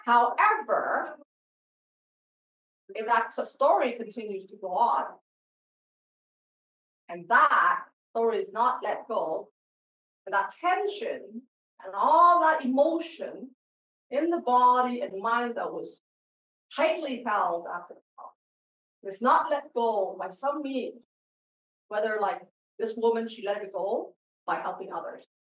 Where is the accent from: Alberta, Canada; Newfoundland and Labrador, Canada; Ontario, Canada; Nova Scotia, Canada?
Ontario, Canada; Toronto; when I was growing up in Toronto